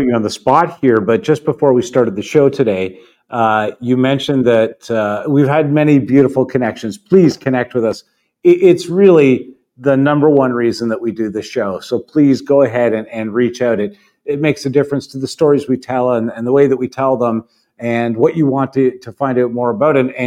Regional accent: Canada; but being a Canadian boy

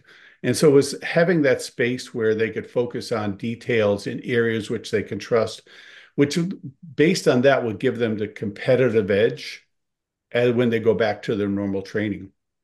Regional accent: Newfoundland and Labrador, Canada; now in Ontario, Canada; I was originally from Newfoundland, Labrador.

